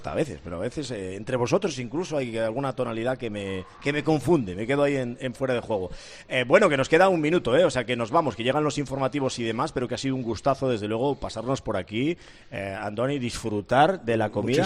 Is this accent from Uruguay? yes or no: no; Galicia, Spain; Soy yo el gallego, ¿eh?